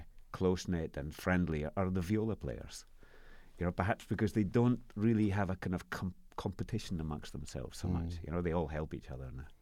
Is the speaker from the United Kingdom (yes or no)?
yes; Scotland, United Kingdom; although I'm Scottish.